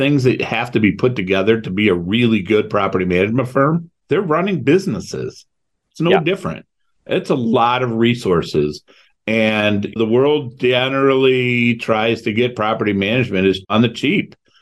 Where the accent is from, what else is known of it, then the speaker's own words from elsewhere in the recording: Cleveland, Ohio, United States; So remember, we grew up in Cleveland. So there really was no third-party management in Cleveland because nobody invests in Cleveland from outside of Cleveland.